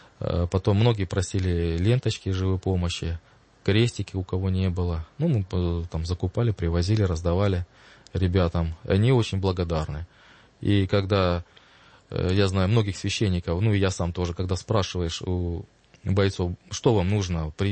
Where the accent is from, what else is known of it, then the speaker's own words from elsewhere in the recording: Luhansk, Luhansk Oblast, Ukraine; Я из Луганска, да